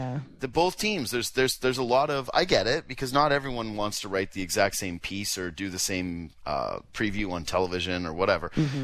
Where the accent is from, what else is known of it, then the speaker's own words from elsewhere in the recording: Canada; I guess as a Canadian, I don't care about the American matchups, right?